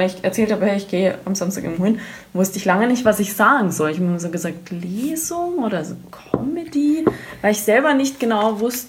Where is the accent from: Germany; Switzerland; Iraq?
Germany; Munich, Bavaria; als Münchner